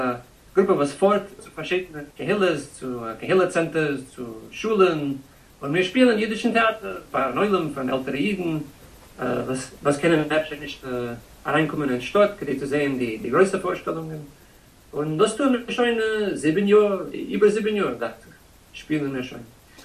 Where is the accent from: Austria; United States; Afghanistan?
United States; born there; German is a second language; Nein, ich bin ein Amerikaner geboren, aber die Mama ist also ein halb Israelitiker.